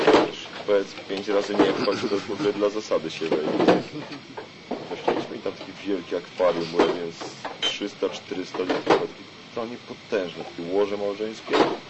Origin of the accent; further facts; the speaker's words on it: Koszalin, West Pomeranian Voivodeship, Poland; ja z Koszalina sam jechałem